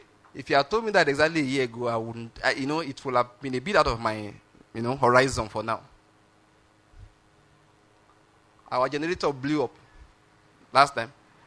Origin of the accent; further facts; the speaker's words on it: Lagos, Nigeria; I came from Lagos. You know, in that kind of place in Lagos, I never liked it. The moment I got to Enugu, in fact, it gelled.